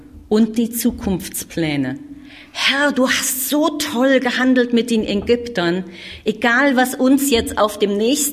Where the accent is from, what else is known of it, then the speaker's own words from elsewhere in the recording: Myanmar; Und bei uns in Myanmar war es auch so, besonders als die Militärherrschaft noch so heftig war